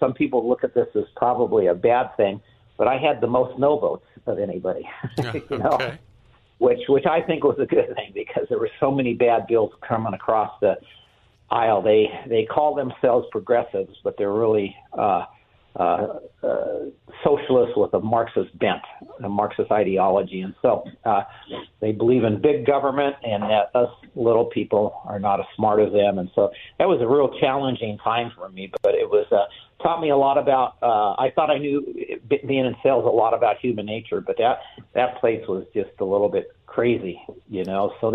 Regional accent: California, United States; Well, I born and raised in Southern Cal.

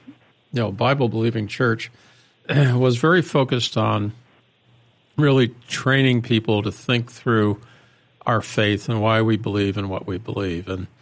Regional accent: the South, United States; Growing up in the South, there was a shallowness that was, it was, you know, very repetitive.

